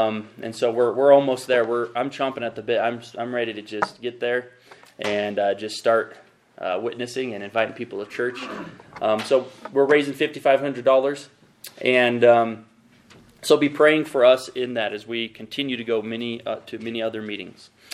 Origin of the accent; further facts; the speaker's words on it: Moab, Utah, United States; I grew up in Moab, Utah, and I'll just share a little bit about my testimony.